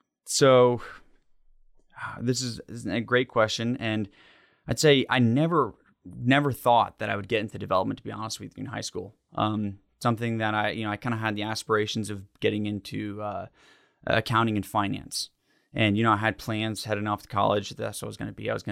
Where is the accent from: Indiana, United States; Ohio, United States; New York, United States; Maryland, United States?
Maryland, United States; Havre de Grace; born there; also born or lived in New Zealand; now in Lexington, United States; But I was born in Havre de Grace, Maryland, small town outside of Baltimore. And then we moved around the world, even to the opposite side in New Zealand.